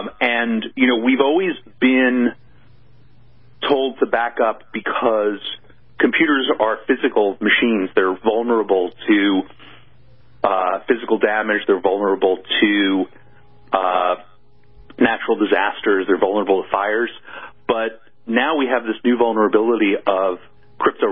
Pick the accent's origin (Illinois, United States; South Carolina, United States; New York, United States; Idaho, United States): New York, United States; New York City; And if you walk around my hometown in New York City, you can still see buildings that used to be generating power for the subway.